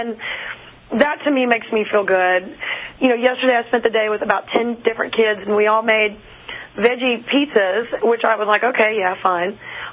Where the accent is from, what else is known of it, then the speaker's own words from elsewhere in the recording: Dallas, Texas, United States; born there; Yes, that is right. I was born in Dallas, Texas. Both my parents were models.